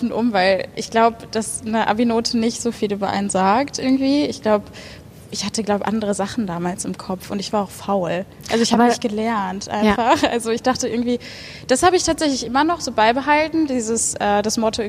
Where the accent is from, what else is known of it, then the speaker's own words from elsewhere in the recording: Bochum, North Rhine-Westphalia, Germany; also born or lived in Hattingen; ich bin in Bochum groß geworden, aber ich bin Hattingen geboren.